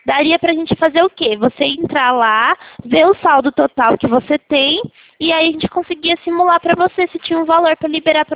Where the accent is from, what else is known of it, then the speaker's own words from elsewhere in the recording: Araras, São Paulo, Brazil; Eu sou de Araras.